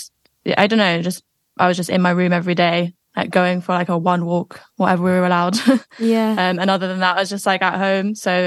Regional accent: London, United Kingdom; Yeah, I was born here. Yeah. Born in this house, actually.

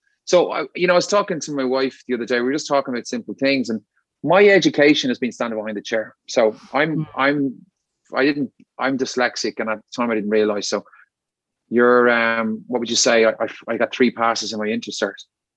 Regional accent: Ireland; I'm very Irish, you know, that kind of way. I can't take a compliment and all that sort of stuff.

